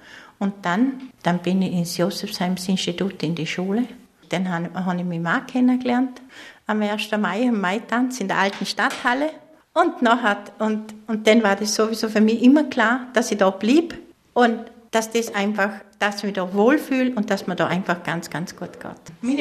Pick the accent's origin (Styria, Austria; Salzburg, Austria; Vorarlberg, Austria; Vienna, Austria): Vorarlberg, Austria; accent: Vorarlberg dialect; Aber ich möchte aus dem Land nicht mehr fort, weil das Vorarlberg ist für mich meine Heimat. Ja, weil ich schon so lange da bin, weil ich meine Familie da habe